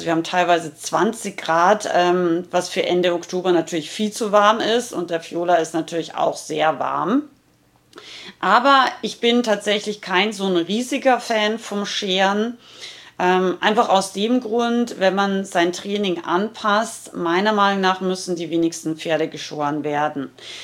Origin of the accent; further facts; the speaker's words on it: Rauris, Salzburg, Austria; versteht man, glaube ich, als Ausländer kein Wort, weil ich richtig harten Dialekt rede. Ich komme aus dem Pinzgau, aus Rauris, und also aus dem Gebirge in Salzburg.